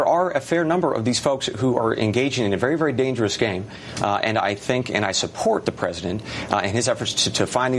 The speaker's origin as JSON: {"language": "English", "country": "United States", "said": "I'm a Democrat, and I certainly didn't support or vote for President Trump. But before I'm a Democrat, I'm an American."}